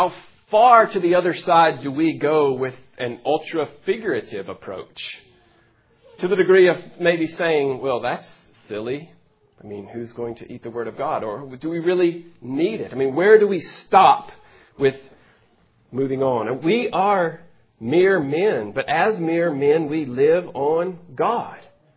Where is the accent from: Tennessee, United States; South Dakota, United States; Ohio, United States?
Tennessee, United States; I had never been outside of the Mid-South where I grew up there in West Tennessee very much.